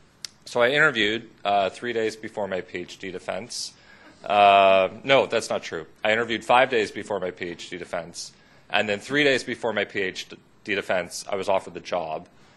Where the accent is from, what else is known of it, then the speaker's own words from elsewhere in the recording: United States; moved away as an adult; I'm an American originally, and my student visa was going to expire